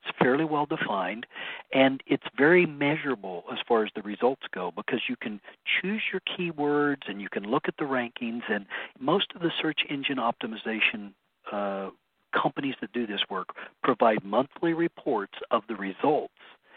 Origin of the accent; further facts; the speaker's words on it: Hutchinson, Kansas, United States; The average temperature here in my hometown of Hutchinson has been 103 all days in the month of July.